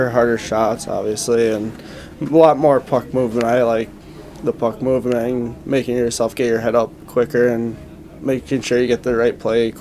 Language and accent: English; Minnesota, United States; Yeah, I had my own yard rink, whatever you want to call it. And then got a pond at my dad's house, and he set up a little rink there